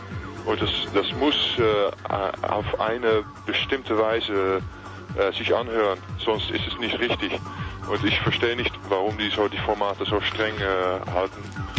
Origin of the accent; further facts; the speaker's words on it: Netherlands; German is a second language; Ja, als Holländer, ja, das ist...